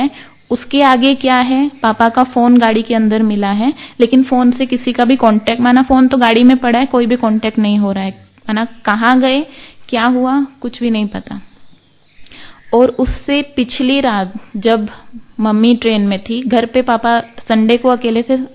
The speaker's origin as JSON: {"language": "Hindi", "region": "Delhi", "country": "India", "tie": "born or raised there", "said": "जो वहां से शुरू होके जो हमारा होम टाउन है दिल्ली तक जाती है"}